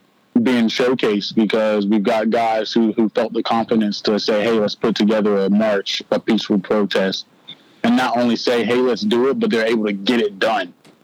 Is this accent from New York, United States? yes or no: no; Clemson, South Carolina, United States; it's meant everything to me growing up in Clemson.